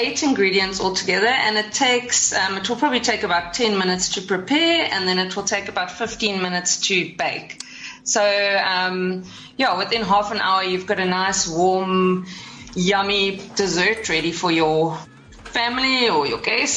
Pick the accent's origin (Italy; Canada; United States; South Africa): South Africa; East London, Eastern Cape; now in Cape Town, South Africa; Oh, I'm from a little town called East London originally.